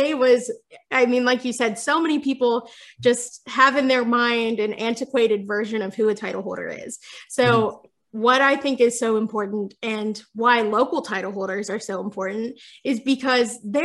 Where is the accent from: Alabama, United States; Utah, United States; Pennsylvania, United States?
Pennsylvania, United States; I've been able to take that curriculum into schools, not only in Central Pennsylvania, but also I'm from Western PA.